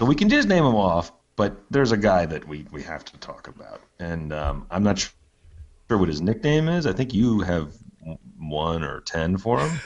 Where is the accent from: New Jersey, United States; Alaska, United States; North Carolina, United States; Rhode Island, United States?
New Jersey, United States; I grew up in New Jersey. I have a lot of friends who went to Rutgers.